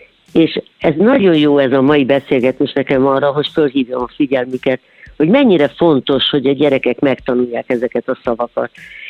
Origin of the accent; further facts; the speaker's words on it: Budapest, Hungary; born there; Én pesti születésű vagyok